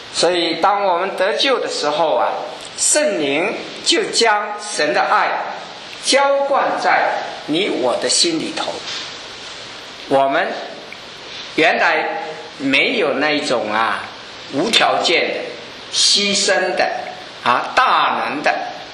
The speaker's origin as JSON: {"language": "Chinese", "country": "China", "tie": "born there", "said": "我们特别啊出生在中国的这一代的人"}